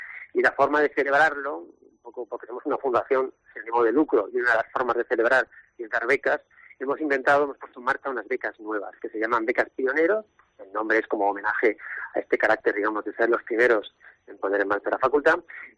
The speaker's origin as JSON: {"language": "Spanish", "town": "Nules", "region": "Valencian Community", "country": "Spain", "said": "soy de Nules, conozco bien la idiosincrasia deportiva de la provincia."}